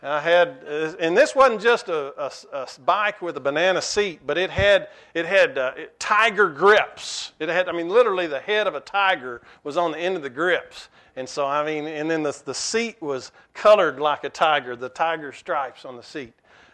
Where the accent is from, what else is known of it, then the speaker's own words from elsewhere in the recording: Texas, United States; also born or lived in Winters; I was born in Winters, Texas, and 40 miles south of here. The population cut in half when we left town. But moved here when I was six